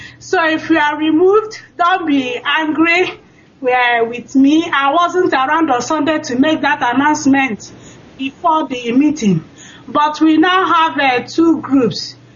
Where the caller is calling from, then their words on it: Stockholm, Stockholm County, Sweden; I'm calling from Stockholm, Sweden.